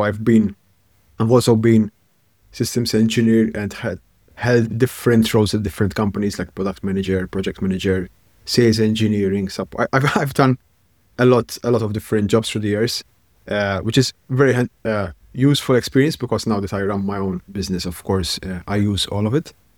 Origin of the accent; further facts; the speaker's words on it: Malta; now in Netherlands; I am originally from Malta, but I live in the Netherlands.